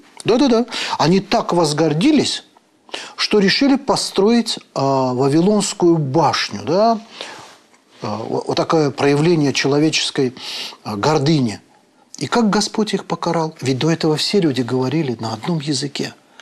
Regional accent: Azerbaijan; я по рождению азербайджанец.

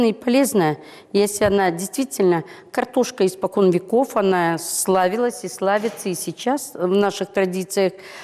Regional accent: Ural, Russia; Да, я чистая с Урала.

